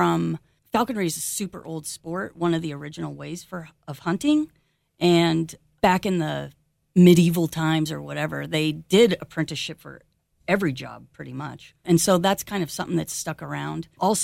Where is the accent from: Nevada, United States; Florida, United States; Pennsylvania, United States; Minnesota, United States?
Nevada, United States; Reno; moved away as an adult; now in Miwok Village, United States; I am third generation Renoite, and we came from a big Italian family here in Reno, and I was here till I was 18, and then moved to a little town called Miwok Village, California